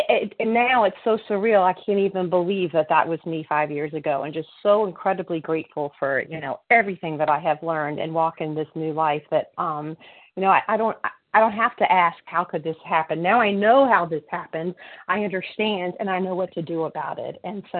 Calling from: Worthington, Massachusetts, United States; a recovered grateful compulsive overeater from Worthington, Massachusetts.

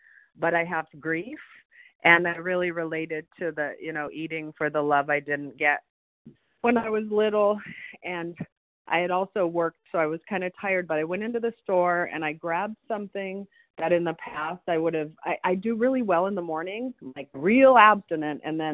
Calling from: California, United States; I'm calling from Northern California.

